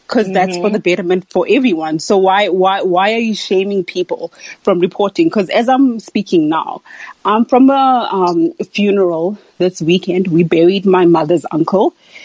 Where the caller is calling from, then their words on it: South Africa; I'm calling from South Africa.